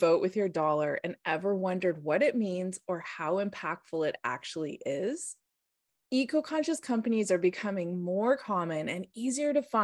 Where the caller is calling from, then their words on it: British Columbia, Canada; I'm calling in from the Sayux territory in the Okanagan.